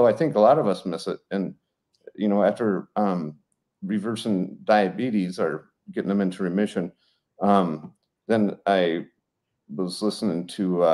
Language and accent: English; Colorado, United States; moved away as an adult; also born or lived in Alaska; now in Rochester, United States; but I'm from Colorado. I graduated from Colorado State in 1994. I practiced in Alaska for a couple years where I did large and small animal. And then moved to Rochester, Minnesota, where I've been for the last 26 years.